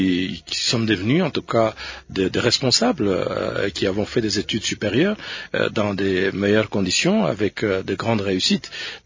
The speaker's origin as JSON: {"language": "French", "town": "Lubumbashi", "region": "Haut-Katanga", "country": "DR Congo", "tie": "born or raised there", "said": "J'ai grandi à Lubumbashi dans plusieurs communes, que ce soit ce qu'on appelait commune Albert, qui est devenue commune Kamalondo, commune Kenya, et puis commune Katuba."}